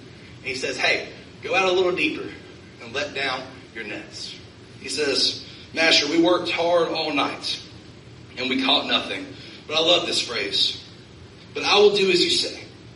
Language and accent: English; Minden, Louisiana, United States; I was 14 years old. I grew up in Minden, Louisiana. And Turner's Pond is kind of the happening spot in Minden. There's not a lot going on.